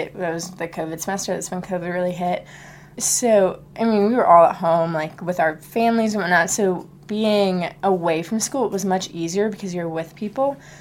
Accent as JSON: {"language": "English", "town": "Reston", "region": "Virginia", "country": "United States", "said": "Yeah, so I'm from Northern Virginia, and I went to a really small high school"}